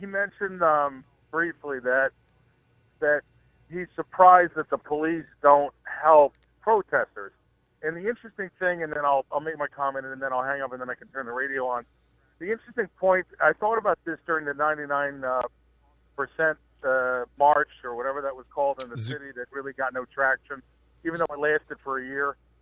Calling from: Babylon, New York, United States; I'm on Osher Parkway now in Babylon.

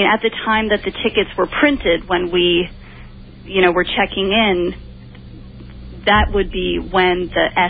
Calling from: Brooklyn, New York, United States; I'm calling from Brooklyn

